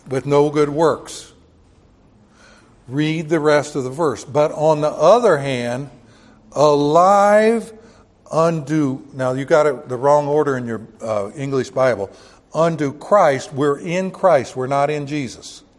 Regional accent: the South, United States; Well, I grew up in the South where, where they made their own rules, not by biblical rules, okay?

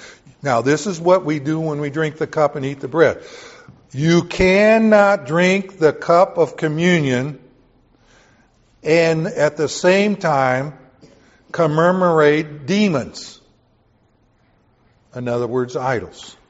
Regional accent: the South, United States; And I remember growing up in the South, you could not play with cards that had a queen and jack and queen, but you could play old maid or goldfish.

